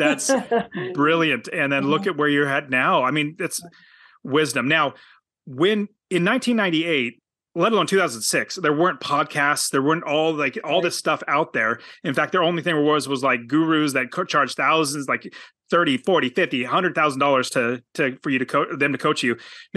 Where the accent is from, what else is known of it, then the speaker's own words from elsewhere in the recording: Apple Valley, United States; born there; In fact, Apple Valley, when you said that, I was like, oh, that's literally where I was born. I was born in Apple Valley.